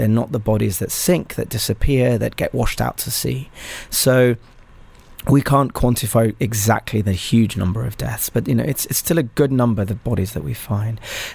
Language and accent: English; Sudan; English is a second language; I spoke to him in Arabic. I'm from Sudan.